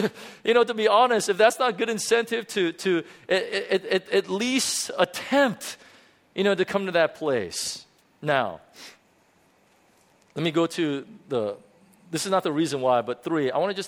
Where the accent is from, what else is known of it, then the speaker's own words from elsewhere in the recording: United States; I'm not bagging on America or anything like that. I'm also American.